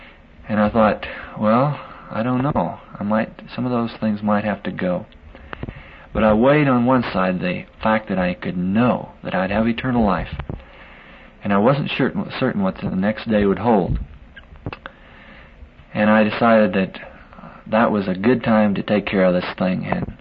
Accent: Hamilton, Montana, United States; I grew up in Montana in a little town called Hamilton, population about 4,000.

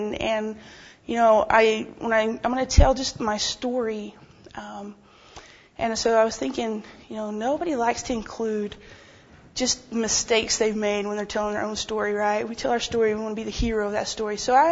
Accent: Oklahoma, United States; I grew up in Oklahoma. My town that I grew up in is considerably smaller than the conference this week. There are 8 people in my graduating class

